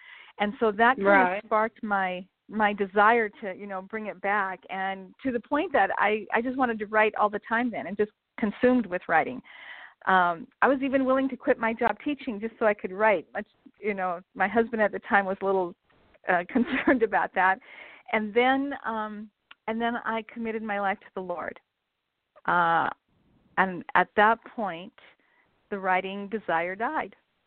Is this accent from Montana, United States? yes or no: yes; Montana, United States; Yeah, I grew up in Montana, actually in a small town about 15 miles west of where I live now in Billings. So I was a small town girl